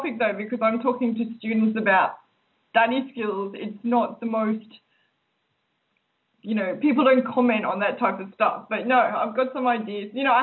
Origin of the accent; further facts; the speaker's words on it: Australia; I first thought it was the fact that I'm Australian